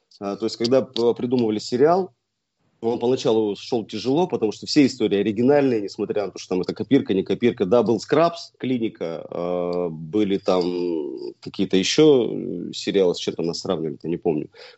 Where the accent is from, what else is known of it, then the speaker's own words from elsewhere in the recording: Kurgan, Kurgan Oblast, Russia; now in Chelyabinsk, Russia; Я из Кургана, да. Папа рабочая интеллигенция, вот. Но так случилось, я переехал в Челябинск. В Челябинск поступил в школу милиции.